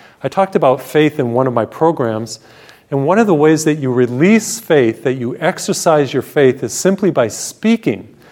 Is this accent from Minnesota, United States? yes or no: no; Massachusetts, United States; So I come from Massachusetts. You know, that's where I was born and brought up.